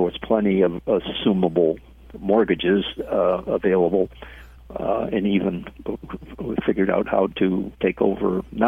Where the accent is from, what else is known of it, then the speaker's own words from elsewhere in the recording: Chicago, Illinois, United States; I grew up in Chicago, and my parents had investment properties in trust